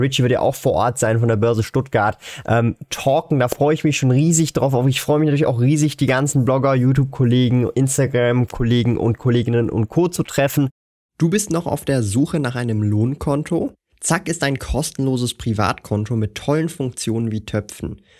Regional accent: Switzerland; ich finde, es lohnt sich auch mega als Schweizer.

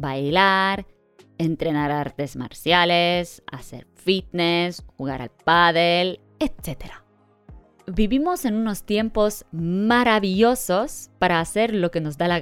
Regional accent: Balearic Islands, Spain; Antes, para ir a una escuela de baile callejero, tenía que ir a Palma, la capital, porque en mi pueblo no había absolutamente nada.

